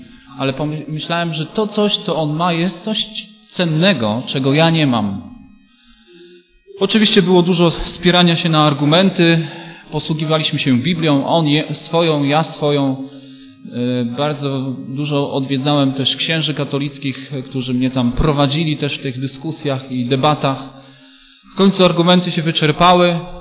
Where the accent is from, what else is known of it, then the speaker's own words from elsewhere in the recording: Strzemboszów, Świętokrzyskie Voivodeship, Poland; jestem ze Strzemboszowa. Stamtąd pochodzę. To jest województwo świętokrzyskie.